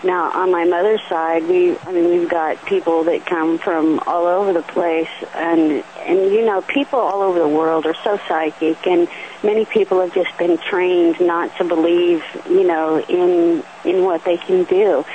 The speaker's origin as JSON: {"language": "English", "town": "Phoenix", "region": "Arizona", "country": "United States", "tie": "born or raised there", "said": "I was born and raised there in Phoenix."}